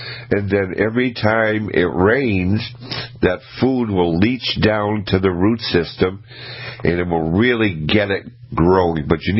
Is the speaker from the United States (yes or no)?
yes; Auburn, Maine, United States; When I grew up in Maine, in a city called Auburn, Maine, central Maine, we had four of them planted as a street tree in front of my parents' house.